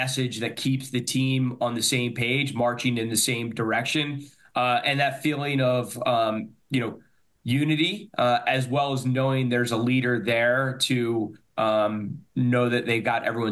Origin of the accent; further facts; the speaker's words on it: Malvern, Pennsylvania, United States; I'm from Malvern, Pennsylvania. I'm the youngest of three.